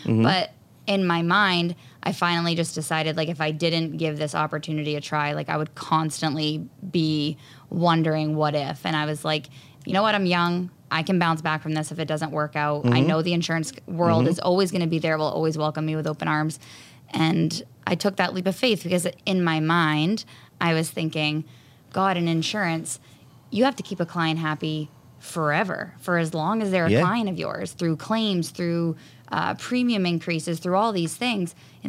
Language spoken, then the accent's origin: English; Maine, United States; I mean, we're from Maine. I mean, there's not many mortgage brokerage.